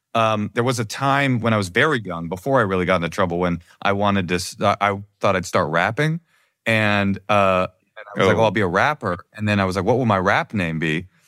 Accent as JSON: {"language": "English", "town": "Oakland", "region": "California", "country": "United States", "tie": "born or raised there", "said": "And like the kids that I grew up with in Oakland, like none of it was fun."}